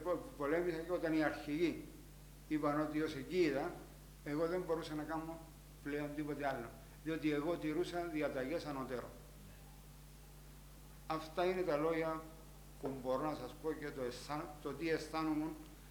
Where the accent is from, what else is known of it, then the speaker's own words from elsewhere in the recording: Limassol, Limassol District, Cyprus; now in London, United Kingdom; Και έφυγα από την Κύπρο, από τη Λεμεσό με πλοίο, στις 13 Αυγούστου του 1974.